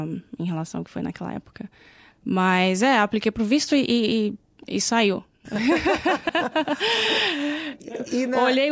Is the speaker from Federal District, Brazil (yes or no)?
yes; Brasília, Federal District, Brazil; now in Australia; Sou de Brasília.